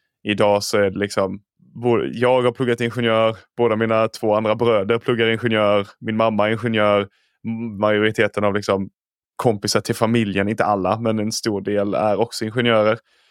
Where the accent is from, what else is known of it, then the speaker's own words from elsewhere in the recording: Bromölla, Skåne, Sweden; accent: Scanian; also born or lived in Gothenburg; Min dialekt brukar avslöja mig ganska fort. Jag är skåning i grund och botten, eller ja, på gränsen mellan Skåne och Blekinge, men uppväxt på skånska sidan. Men i en liten håla som heter Bromölla, ligger utanför Kristianstad, nordöstra Skåne. Så, därav min dialekt.